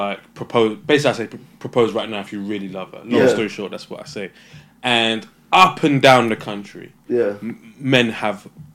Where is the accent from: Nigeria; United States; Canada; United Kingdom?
Nigeria; You know, I don't think he knows I'm Nigerian.